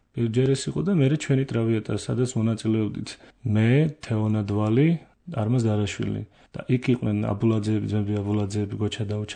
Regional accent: Martvili, Samegrelo-Zemo Svaneti, Georgia; მე მოვდივარ მარტვილიდან დავიბადე მარტვილში.

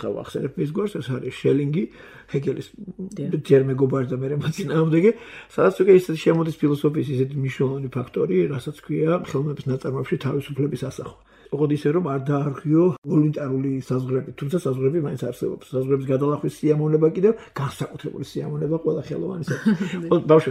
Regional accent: Imereti, Georgia; საერთოდ ხა მე იმერელი ვარ, მაგრამ ქართველი ვარ

